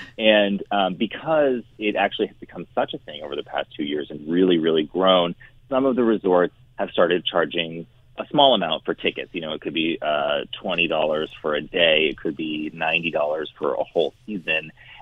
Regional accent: New England, United States; And I grew up in New England.

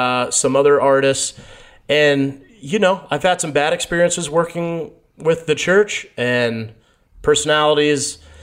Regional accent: United States; And I feel robbed that I'm American and never have experienced the full Tennant and Coleman pleasure.

